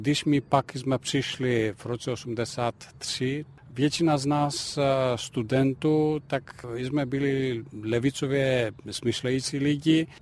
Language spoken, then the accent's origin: Czech; Greece; Czech is a second language; now in Czechia; A to, co mě nejvíc přitahuje k mé domovině a nemůžu to lehce najít tady nebo vynahradit, je řecká gas